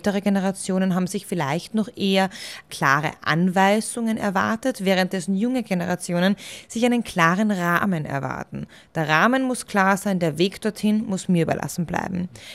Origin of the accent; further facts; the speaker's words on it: Austria; Dann haben wir diese Welle der Golden Handshakes gesehen, auch bei uns in Österreich